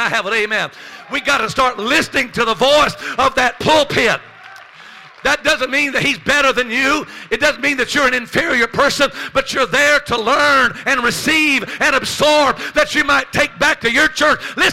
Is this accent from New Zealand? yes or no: no; Louisiana, United States; I was raised in Louisiana on a 26-acre cotton farm as a sharecropper son.